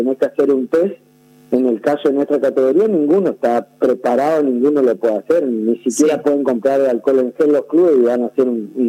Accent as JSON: {"language": "Spanish", "country": "Argentina", "said": "Nosotros somos Argentina, somos un país muy precario"}